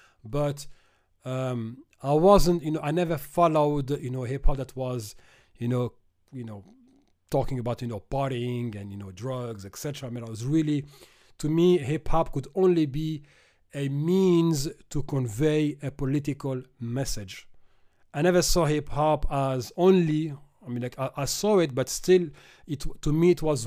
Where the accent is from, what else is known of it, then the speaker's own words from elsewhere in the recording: Paris, Île-de-France, France; And for kids like me growing up in Paris's banlieue, we always had stories about someone getting killed.